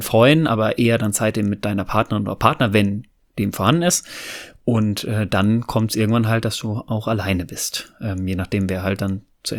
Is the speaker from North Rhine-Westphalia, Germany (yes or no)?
yes; North Rhine-Westphalia, Germany; Ich komme ja ursprünglich aus dem Pott